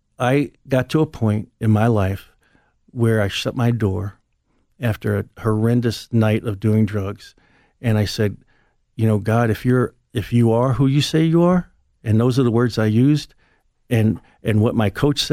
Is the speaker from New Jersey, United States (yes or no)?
no; New York City, New York, United States; So with those people, and they're New Yorkers, I was born and raised there